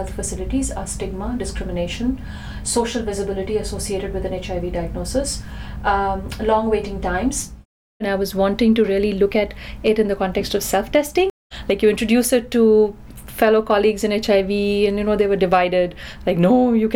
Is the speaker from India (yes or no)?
yes; India; I grew up in India